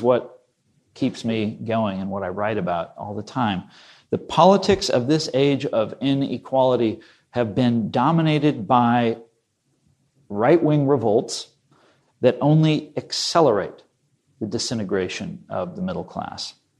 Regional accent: Kansas, United States; I wrote this book about right-wing populism in my home state of Kansas, which is a very populist place. It has a tradition of radicalism.

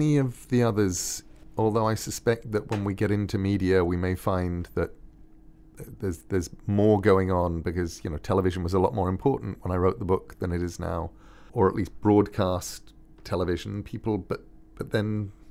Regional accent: England, United Kingdom; now in United States; When I moved to America, being English, I thought I understood the cold.

